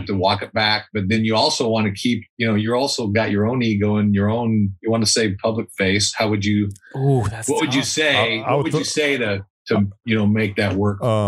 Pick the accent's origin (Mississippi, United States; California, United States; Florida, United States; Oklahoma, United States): California, United States; Bakersfield; I grew up in Bakersfield. He's a Bakersfield guy.